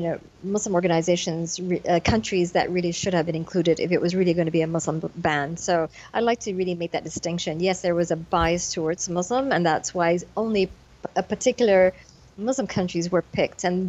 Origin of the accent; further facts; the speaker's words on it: United States; as an American, the one thing that we knew we could always count on was the judicial system, and I feel so betrayed as an American by this decision.